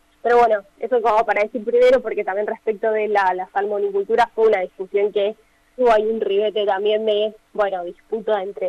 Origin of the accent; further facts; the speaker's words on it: Buenos Aires, Argentina; No sé, yo soy de Buenos Aires, tenemos el Riachuelo que está súper contaminado.